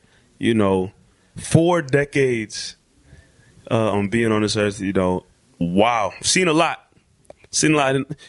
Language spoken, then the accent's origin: English; Boston, Massachusetts, United States; You know, we are both from Boston. We're doing a show in Massachusetts.